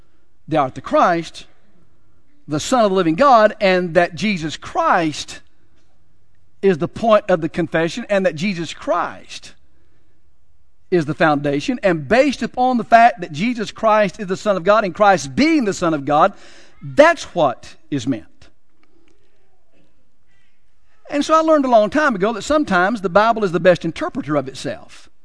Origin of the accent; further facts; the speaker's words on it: Texas, United States; remember, I'm from Texas and you've got to be merciful for that.